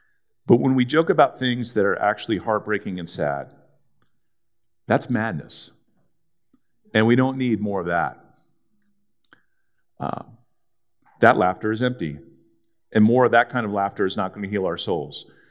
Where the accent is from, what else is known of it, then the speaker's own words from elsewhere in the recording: Philadelphia, Pennsylvania, United States; And I'm from Philadelphia, so I might as well use it while I'm here.